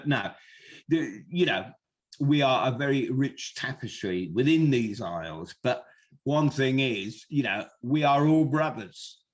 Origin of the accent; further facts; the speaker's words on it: England, United Kingdom; I mean, we all think of ourselves as, oh, we're English.